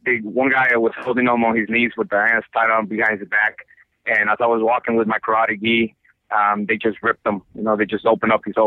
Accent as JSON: {"language": "English", "country": "Guatemala", "tie": "born or raised there", "said": "the good thing about the place where I grew up in Guatemala is that if you're a thief, you know, they'll definitely do justice."}